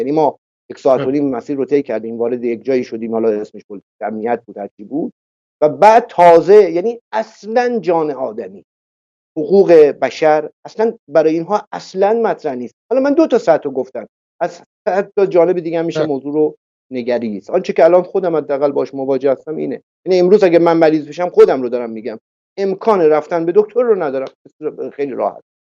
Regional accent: Iran; من به عنوان یک ایرانی که الان در خدمت شما هستم

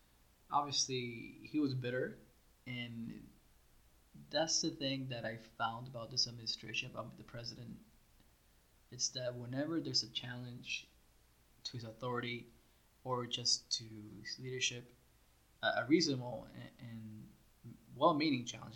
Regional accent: Cuba; I was born in Cuba, I was raised there, under a dictatorship

